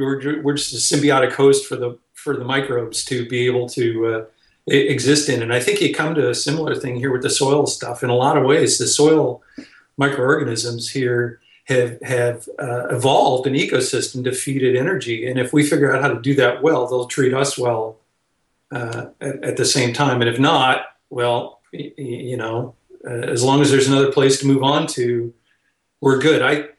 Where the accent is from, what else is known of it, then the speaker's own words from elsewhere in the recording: Nebraska, United States; also born or lived in Iowa; I grew up in Nebraska and went to school in Iowa.